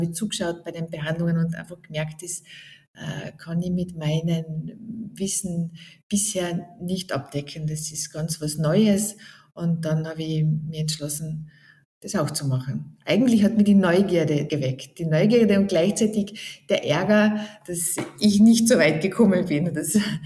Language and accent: German; Lienz, Tyrol, Austria; Ich bin aufgewachsen in Lienz in Osttirol, habe nach der Matura in Innsbruck an der Akademie für Physiotherapie damals die Ausbildung zur Physiotherapeutin gemacht. Das war schon 1998